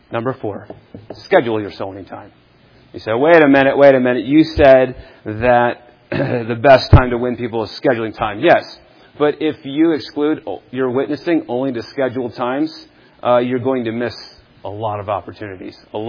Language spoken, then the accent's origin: English; Kansas, United States; I'm from Kansas commuting